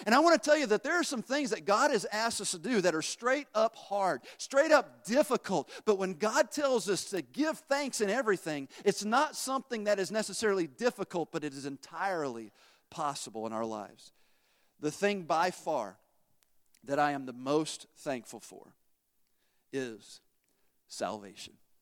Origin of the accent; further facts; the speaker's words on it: Tennessee, United States; I grew up in Tennessee. And not that you're not bright if you grew up in Tennessee.